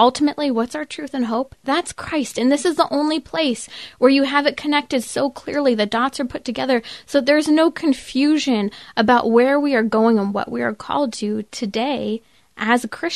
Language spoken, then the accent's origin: English; California, United States; Mike, I want to hear from 100 people, but come on, California. I'm from California.